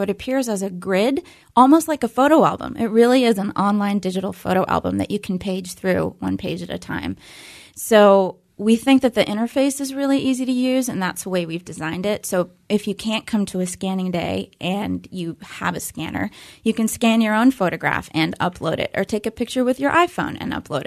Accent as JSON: {"language": "English", "town": "Pittsburgh", "region": "Pennsylvania", "country": "United States", "tie": "born or raised there", "said": "the parts of Pittsburgh that I grew up in Pittsburgh, and I'm seeing parts of Pittsburgh that I didn't know."}